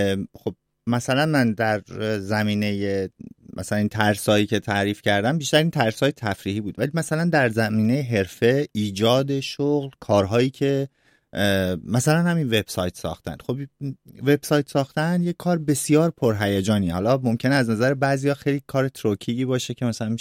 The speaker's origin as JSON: {"language": "Persian", "country": "Iran", "said": "شهر بازی خودمون در ایران یا اینجور جاها، من از بچگیم علاقه نداشتم"}